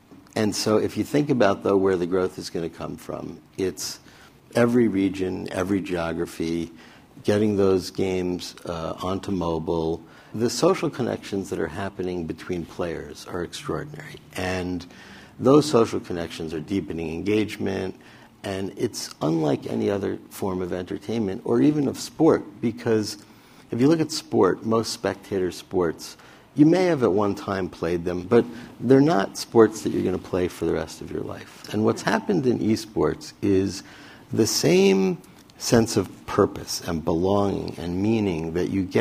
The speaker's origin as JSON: {"language": "English", "town": "Roslyn", "region": "New York", "country": "United States", "said": "I was a kid from Roslyn, Long Island."}